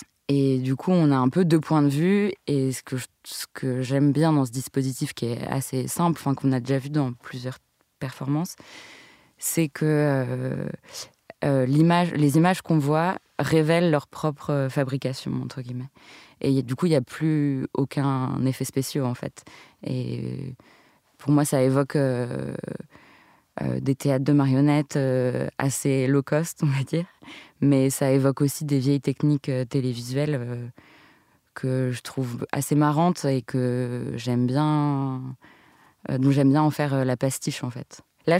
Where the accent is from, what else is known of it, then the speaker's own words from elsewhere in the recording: France; en tant que Française, j'apprenais une partie un peu sombre de l'histoire française